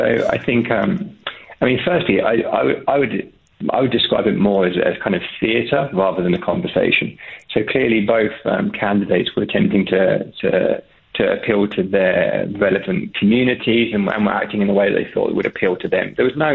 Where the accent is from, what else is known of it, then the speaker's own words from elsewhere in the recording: England, United Kingdom; I was back in my home country, England, over the summer